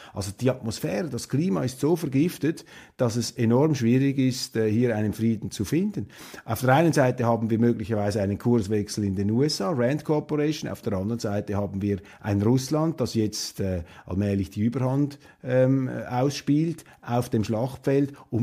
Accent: Switzerland; Ja, als Schweizer kann ich da nur sagen

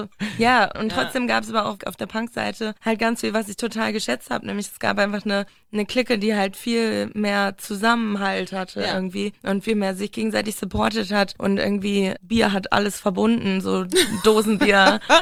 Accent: Ahrensburg, Schleswig-Holstein, Germany; Und es war so ein bisschen bei uns in Ahrensburg, wo ich halt aufgewachsen bin

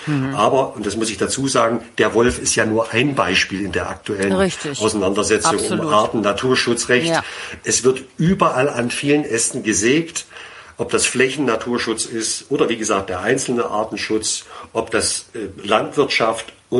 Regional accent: Germany; ich bin ja ein Kind des Ostens, wenn man so will. Ich habe die Wiedervereinigung miterlebt.

